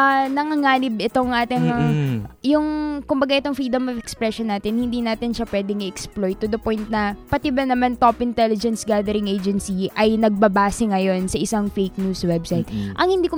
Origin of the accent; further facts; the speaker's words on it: Calabarzon, Philippines; Taga-Rizal ako.